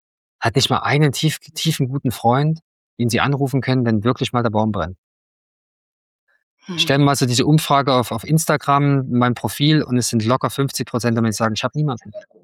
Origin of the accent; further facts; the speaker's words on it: Germany; Ich bin gerade bei meinen Eltern in Chemnitz, meine Eltern vor kurzem darüber gesprochen, ich bin ein Kind der DDR.